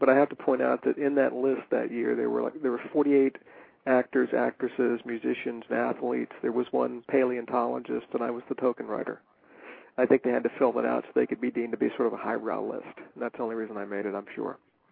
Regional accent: Virginia, United States; And I grew up in the South in Virginia.

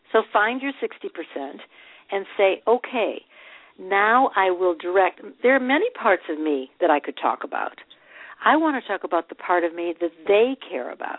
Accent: Midwest, United States; because I'm from the Midwest, and so if I express something, it can come across as self-effacing as opposed to confident.

